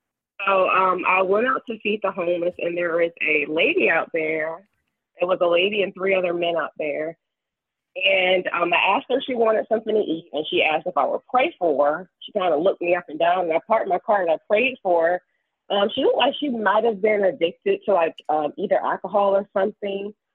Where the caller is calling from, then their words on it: Virginia, United States; I'm calling from Virginia.